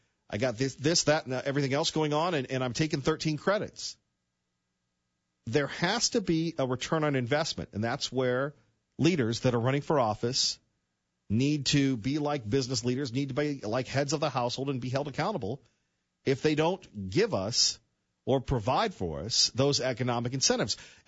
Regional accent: United States; And I will have to tell you that as a American, I was inspired.

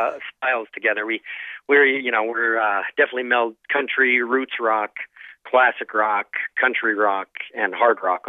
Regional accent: Midwest, United States; I'd have to say, you know, being I grew up in the Midwest, and so did the drummer.

